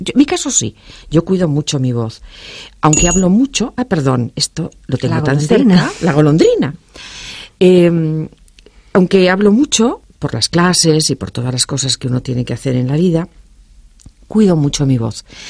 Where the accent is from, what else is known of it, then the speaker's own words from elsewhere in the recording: Basque Country, Spain; yo como soy vasca, mi casa era abuelo y abuela, pero hoy sería pues aitite o algo parecido